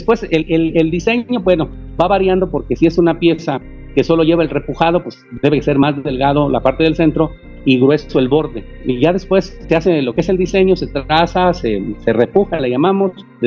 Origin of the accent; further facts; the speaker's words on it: Santa Clara del Cobre, Michoacán, Mexico; soy de Santa Clara del Cobre, Michoacán, el único lugar donde con orgullo enseñamos el cobre